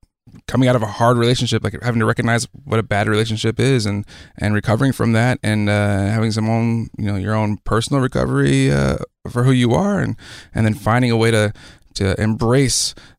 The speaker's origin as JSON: {"language": "English", "town": "Beaufort", "region": "South Carolina", "country": "United States", "tie": "born there", "also_born_or_lived": "Hawaii", "said": "I was born in Beaufort, South Carolina, which is where Parris Island is, which is the Marine Corps boot camp on the East Coast. And we, after a short stint there, moved to Hawaii, and we were there for two tours"}